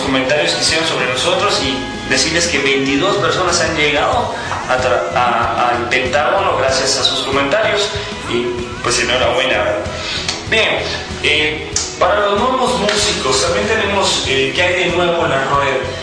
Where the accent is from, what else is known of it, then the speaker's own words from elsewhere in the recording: Guatemala; now in Mexico City, Mexico; no soy mexicano, soy de Guatemala, vivo en México, en el Distrito Federal, y amo mucho este país, es precioso, pero pues soy orgullosamente guatemalteco.